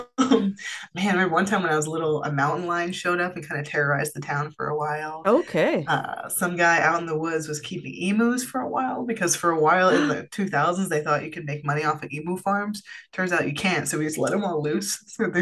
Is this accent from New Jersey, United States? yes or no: yes; New Jersey, United States; People need to tell people, oh, I'm from Jersey. They're like, oh, hey, bada bing, you know, Sopranos.